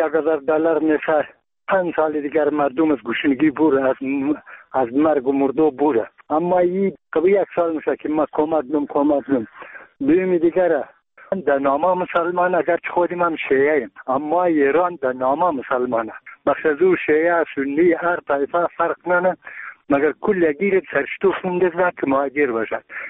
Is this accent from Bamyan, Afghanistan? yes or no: yes; Bamyan, Afghanistan; ما یک تن از بامیانیم.